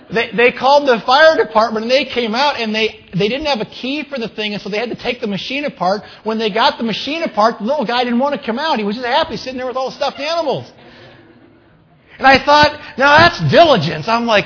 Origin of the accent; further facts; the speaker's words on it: Austin, Minnesota, United States; did you hear what happened in Austin, Minnesota this week, my hometown?